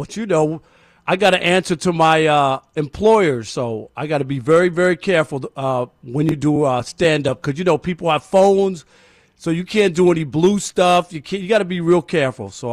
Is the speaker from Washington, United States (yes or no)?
no; New York, United States; Yeah, well, I'm from New York, and people are always, talking about how tough it is in New York and the crime and all that.